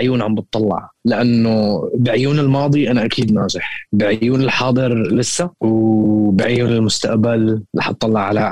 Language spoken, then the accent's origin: Arabic; Syria; للأسف نحن كسوريين، إن كان كسوريين وإن كان كبشر